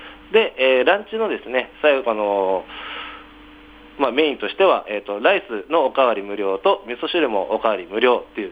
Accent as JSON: {"language": "Japanese", "region": "Niigata", "country": "Japan", "said": "僕新潟出身なので"}